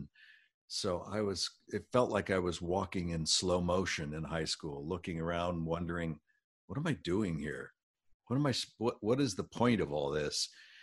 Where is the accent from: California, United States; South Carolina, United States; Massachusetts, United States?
California, United States; moved away as an adult; Well, I left my home state of California in September of 1976. I was 20 years old, and I didn't know what I wanted to do.